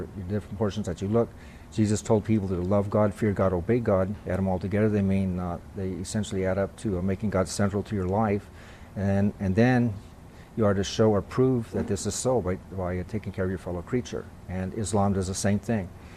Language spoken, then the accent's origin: English; Houston, Texas, United States; If I go back home, I go to Houston, because Houston's my home. I was born here in Texas, so if I go back home, that's where I go back home.